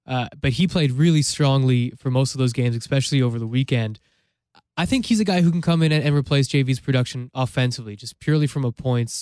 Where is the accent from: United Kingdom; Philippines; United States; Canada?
Canada; Toronto, Ontario; I'm from Toronto. I just call it Toronto.